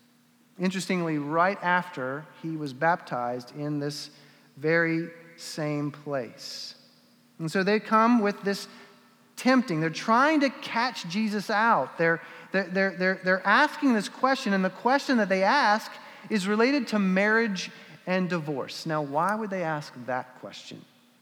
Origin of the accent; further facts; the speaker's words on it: the South, United States; So growing up in the South, the world headquarters of passive aggression, you have to hone this skill.